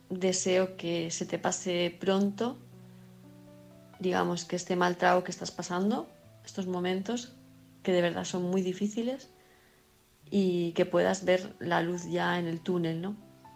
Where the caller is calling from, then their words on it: Palma, Balearic Islands, Spain; de Palma de Mallorca, y como cada noche estoy aquí escuchando el programa